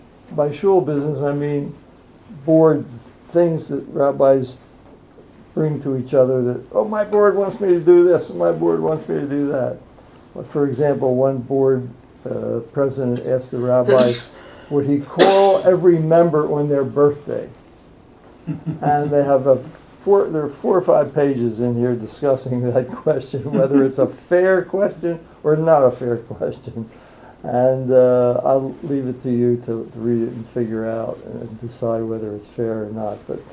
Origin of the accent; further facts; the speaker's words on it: Philadelphia, Pennsylvania, United States; When I was growing up in Philadelphia, and my rabbi was the late Mortimer J. Cohen